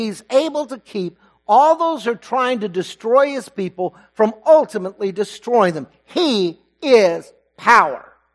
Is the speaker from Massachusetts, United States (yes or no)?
no; Texas, United States; I am a Texan who had never seen a longhorn up close.